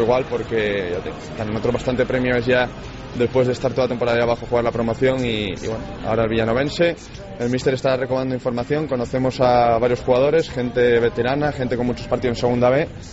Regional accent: Asturias, Spain; que además juego en Caudal, que soy asturiano

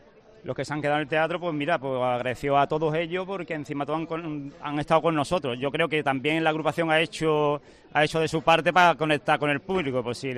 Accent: Cádiz, Andalusia, Spain; Aquí en Cádiz somos todos muy listos, porque nosotros somos todos de Cádiz, quitando a dos de Santoña que han venido con nosotros. Somos todos de Cádiz

